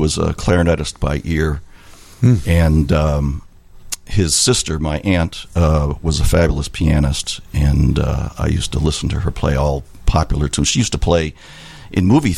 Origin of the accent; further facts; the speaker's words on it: Chicago, Illinois, United States; And so I grew up in the Chicago area. I went to Homewood Flossmoor High School, and which had a great music program